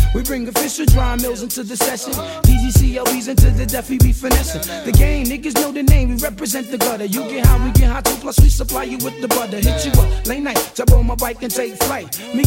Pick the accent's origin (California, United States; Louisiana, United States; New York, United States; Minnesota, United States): New York, United States; niggas already know where I'm from New York.